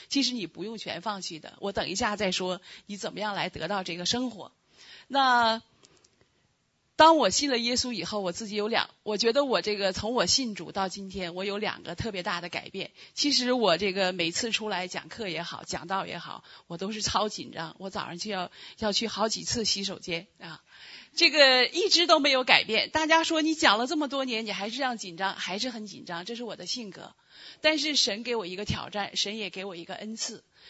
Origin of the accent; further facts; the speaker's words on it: Harbin, Heilongjiang, China; now in Toronto, Canada; 我是从那个中国哈尔滨来的